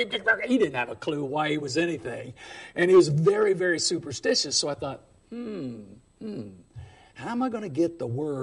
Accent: Dunkirk, Indiana, United States; I grew up a hick in Dunkirk, Indiana. We were rather culturally illiterate at that point, to say the least.

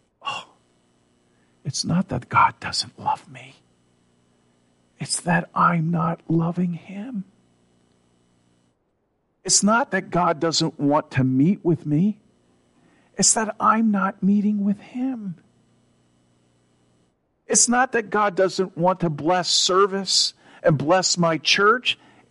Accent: New Jersey, United States; There was, when I grew up in South Jersey, we lived not too far away from a strip of stores.

